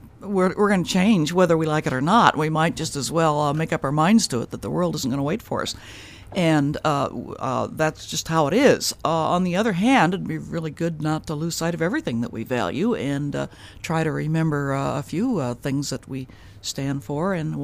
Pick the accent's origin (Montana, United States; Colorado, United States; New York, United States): Montana, United States; now in Idaho, United States; Well, I grew up in Montana. I teach at the University of Idaho in Idaho